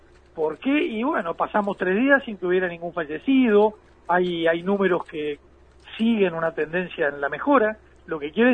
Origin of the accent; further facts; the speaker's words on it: Uruguay; pero como uruguayo e integrante de este gobierno, estoy enormemente orgulloso de que el Uruguay pueda dar este paso.